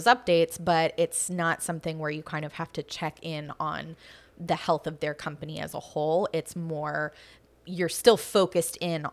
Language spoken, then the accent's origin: English; San Diego, California, United States; Yeah, and I was born and raised in San Diego, so I, you know, grew up with heat and dry and beige, various colors of beige.